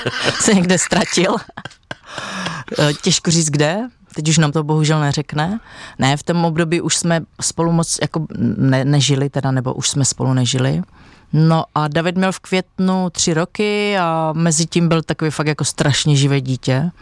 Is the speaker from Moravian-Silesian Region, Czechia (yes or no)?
yes; Havířov, Moravian-Silesian Region, Czechia; Ano, já jsem přímo z Havířova.